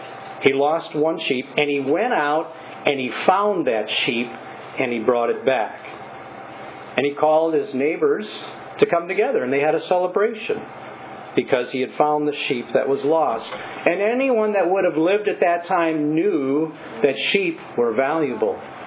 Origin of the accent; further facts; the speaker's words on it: Albert Lea, Minnesota, United States; We traveled from my hometown of Albert Lea to where my grandparents lived, probably about 50 miles away.